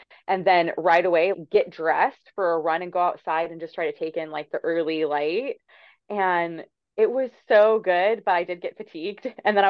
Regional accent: Fresno, California, United States; I'm also from Fresno, so me and Ed's is like in my blood, probably.

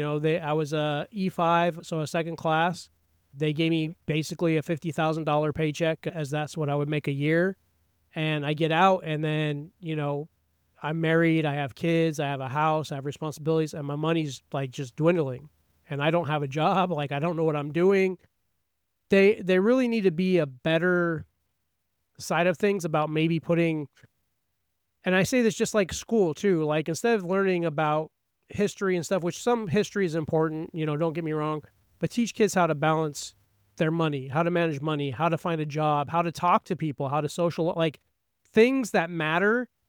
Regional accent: California, United States; born and raised in California for 21 years.

